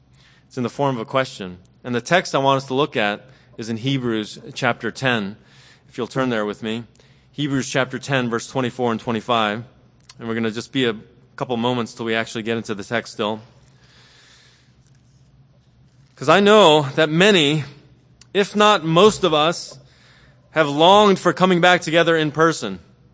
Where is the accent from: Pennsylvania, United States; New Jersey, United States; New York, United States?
Pennsylvania, United States; Philadelphia; And it's not just because I'm from Philly and I love Rocky Balboa.